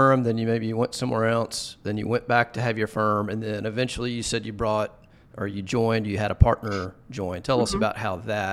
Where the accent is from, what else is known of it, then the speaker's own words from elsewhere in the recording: Mobile, Alabama, United States; Yeah, I grew up in Mobile, which is, you know, we had Mardi Gras too. I take my kids back every now and then.